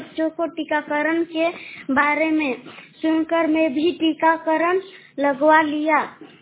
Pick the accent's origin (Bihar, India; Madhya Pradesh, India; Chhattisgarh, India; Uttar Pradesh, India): Madhya Pradesh, India; Barwani; मैं जिला बड़वानी का निवासी हूँ।